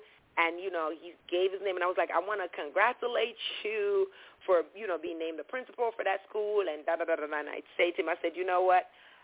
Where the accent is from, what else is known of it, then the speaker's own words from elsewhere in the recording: Jamaica; realized you're from Dominica. I'm from Jamaica.